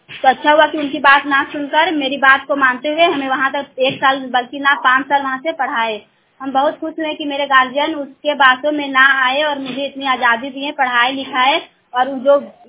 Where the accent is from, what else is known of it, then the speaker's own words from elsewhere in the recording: Jarba, India; मैं जरबा गांव की रहने वाली हूँ।